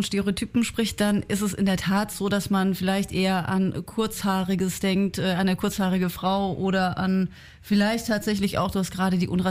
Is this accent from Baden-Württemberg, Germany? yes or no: yes; Baden-Württemberg, Germany; wenn man da zum Beispiel jetzt in den Schwarzwald guckt, wo ich herkomme